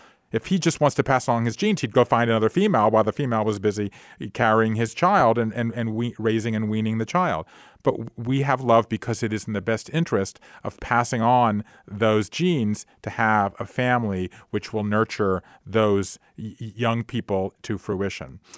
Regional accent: Georgia, United States; I grew up in South Georgia, and I think of myself as not an interesting person who's tried to go off and do interesting things, right?

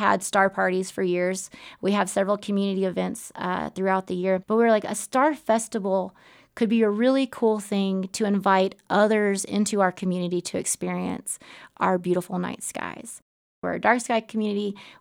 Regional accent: Southeast, United States; So I grew up in the Southeast, and I had never experienced this kind of darkness.

